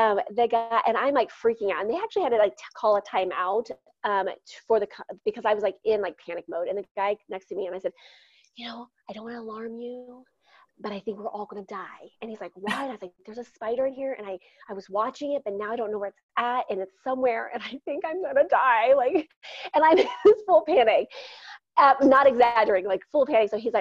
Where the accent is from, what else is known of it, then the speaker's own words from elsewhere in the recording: Midwest, United States; I grew up in the Midwest